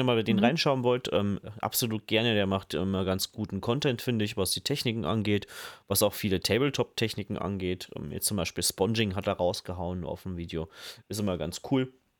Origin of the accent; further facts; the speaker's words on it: Germany; bin Deutscher.